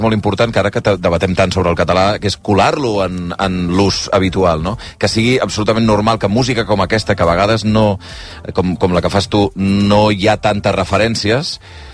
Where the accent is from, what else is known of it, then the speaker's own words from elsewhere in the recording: Sabadell, Catalonia, Spain; que jo soc de Sabadell i estic alimentant la cosa.